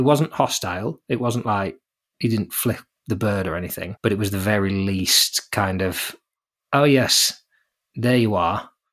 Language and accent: English; England, United Kingdom; I say my French is okay, but my French is at a level where you know very much now I'm English.